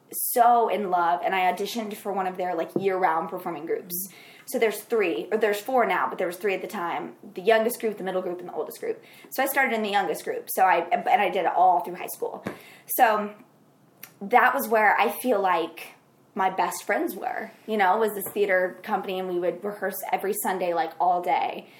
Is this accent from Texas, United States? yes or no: no; Jackson, Mississippi, United States; I grew up in Jackson, Mississippi, and there was a theater company there that was, like, in a warehouse called Actors Playhouse.